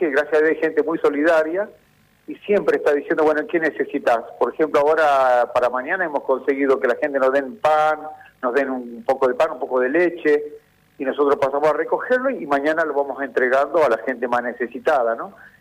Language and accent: Spanish; Salta, Argentina; Yo soy de Salta y en este momento estoy en Salta porque me vine acá a hacer la misión.